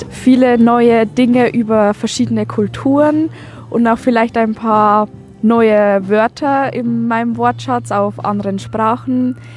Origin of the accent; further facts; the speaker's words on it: Passau, Bavaria, Germany; ich komme aus Passau in Deutschland und ich bin 16.